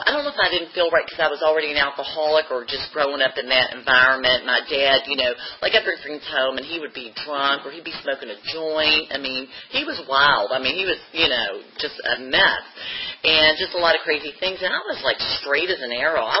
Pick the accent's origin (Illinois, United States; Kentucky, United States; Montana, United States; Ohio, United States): Kentucky, United States; Owensboro; accent: Kentucky accent; I grew up in Owensboro, Kentucky. So if you're wondering, I say I'm from Richmond, people are like, You're from Richmond. That's a Kentucky accent.